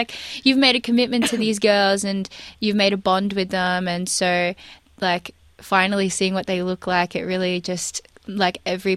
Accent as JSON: {"language": "English", "country": "Australia", "tie": "born or raised there", "said": "You know, I grew up in Australia, and, like, I guess, like, when you grow up in Australia, you have to really try and be in touch with your roots"}